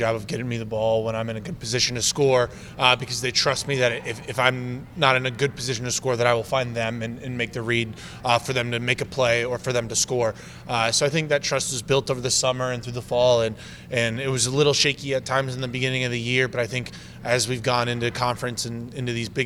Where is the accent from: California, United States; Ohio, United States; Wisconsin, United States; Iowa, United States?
Wisconsin, United States; Waupaca; also born or lived in Appleton; it reminded me a lot of my hometown in Wisconsin. I lived in Appleton, but I grew up in Waupaca, which is kind of like a lake kind of area.